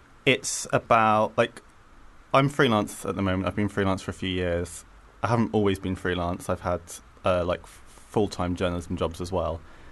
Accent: South East England, United Kingdom; that song came out when I was about 11 or 12, and I grew up just outside London

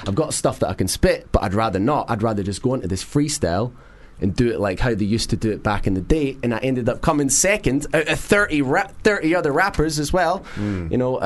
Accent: Scotland, United Kingdom; I'm Scottish, I'll talk pish.

